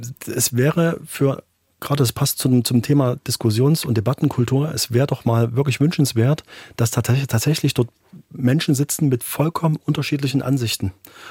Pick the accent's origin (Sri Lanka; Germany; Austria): Germany; Waldheim, Saxony; sie war übrigens auch mal in meiner Heimatstadt Waldheim